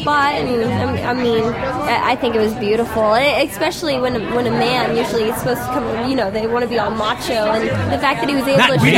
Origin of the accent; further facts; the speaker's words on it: Denver, Colorado, United States; I'm from Denver, so it used to be like the Rockies.